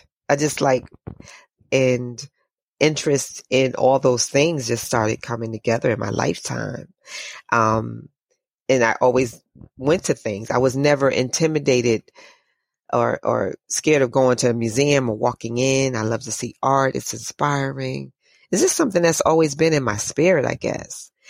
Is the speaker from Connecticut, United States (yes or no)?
yes; New Haven, Connecticut, United States; Growing up in New Haven, I was fortunate enough to... my mother loved music.